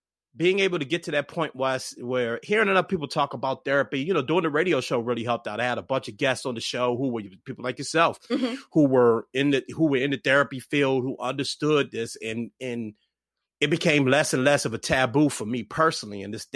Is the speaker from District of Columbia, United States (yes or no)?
yes; Washington, District of Columbia, United States; we talked about being from DC. I'm from Southeast